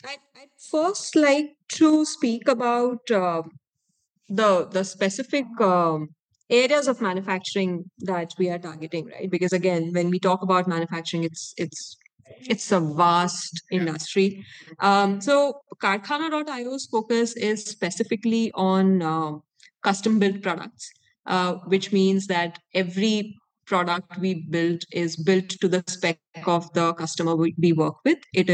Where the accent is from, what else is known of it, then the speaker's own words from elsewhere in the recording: Gwalior, Madhya Pradesh, India; also born or lived in Bangalore / Hyderabad / Goa; now in Mumbai, India; So I come from Gwalior. That's where I was born and brought up. But after I graduated, I've sort of lived in different cities. Started in Bangalore, then Hyderabad, then Goa.